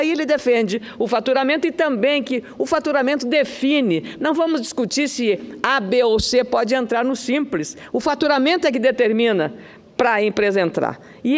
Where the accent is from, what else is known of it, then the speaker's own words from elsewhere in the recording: Rio Grande do Sul, Brazil; Eu sou do Rio Grande do Sul